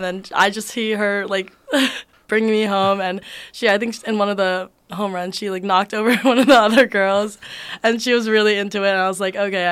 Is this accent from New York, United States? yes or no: yes; New York, United States; So I grew up in Long Island, and there's pretty much travel teams all over Long Island.